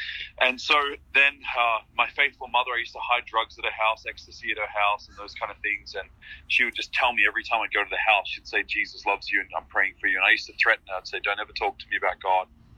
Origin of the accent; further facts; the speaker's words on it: Melbourne, Victoria, Australia; a speaker came to Australia where I'm from. I'm from Melbourne, Australia.